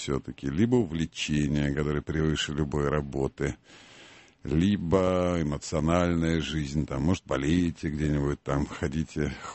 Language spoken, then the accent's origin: Russian; Moscow, Russia; born there; Я родился уже в Москве, да, я родился при МГУ.